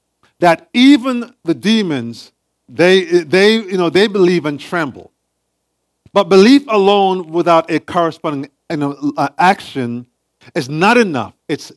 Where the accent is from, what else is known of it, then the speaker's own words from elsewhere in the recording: Jamaica; I grew up in Jamaica.